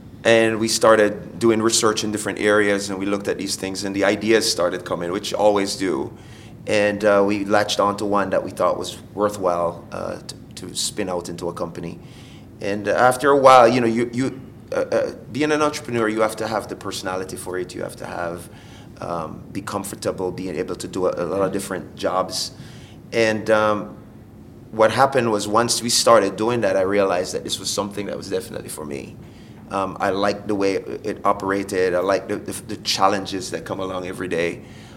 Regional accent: Jamaica; So I'm from Jamaica, and the way we think of your career is to get the highest degree you can get

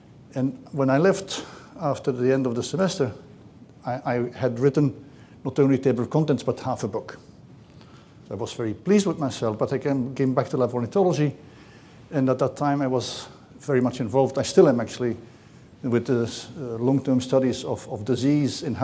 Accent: Belgium; English is a second language; You heard it, I come from Belgium.

